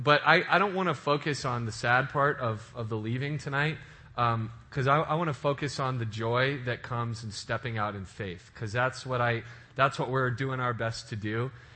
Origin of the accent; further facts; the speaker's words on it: New Mexico, United States; We grew up in New Mexico. And so we're about to move and do some stuff that we've never done before.